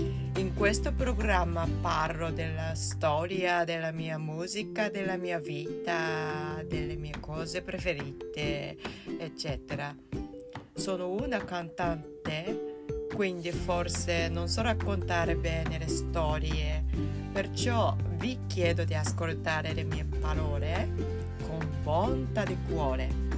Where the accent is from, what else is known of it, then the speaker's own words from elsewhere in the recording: Japan; Italian is a second language; Ma in realtà in Giappone, il mio paese, è già iniziato dal 15 settembre.